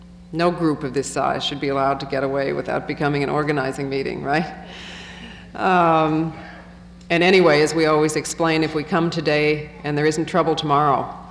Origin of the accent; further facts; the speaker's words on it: Toledo, Ohio, United States; Something must be happening in Ohio that wasn't happening when I grew up in Toledo.